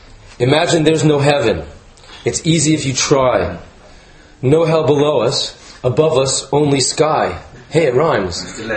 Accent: United States; See now, I'm American, sorry about that.

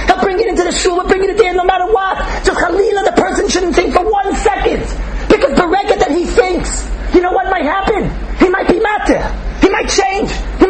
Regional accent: Jerusalem, Jerusalem District, Israel; I'm from Yerushalayim, Yerakoydesh.

